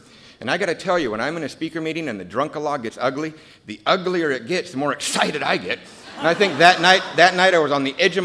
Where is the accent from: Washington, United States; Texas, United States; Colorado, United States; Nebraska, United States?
Washington, United States; Seattle; we lived in Seattle. Actually, I grew up in Ballard.